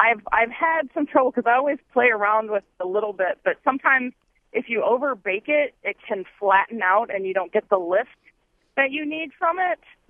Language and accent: English; Indiana, United States; now in Stevens Point, United States; Well, I'm from Indiana, so my favorite pie is sugar cream pie.